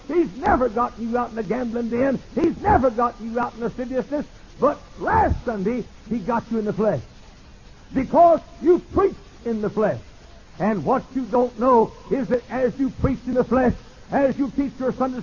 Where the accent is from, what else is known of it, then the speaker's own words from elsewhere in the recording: Dallas, Texas, United States; deacon chairman at our church in where I grew up in Dallas, home of the Dallas Cowboys.